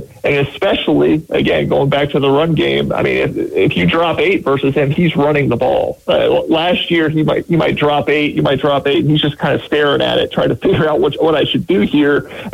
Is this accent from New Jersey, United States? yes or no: yes; New Jersey, United States; I mean, honestly, I'm from Jersey, so probably a little bit more of a Dunkin' guy.